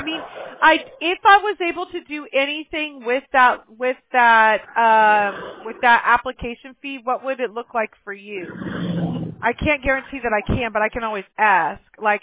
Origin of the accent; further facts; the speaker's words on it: Mobile, Alabama, United States; born there; and I was born in Mobile, Alabama, so I'm familiar with the South and how things work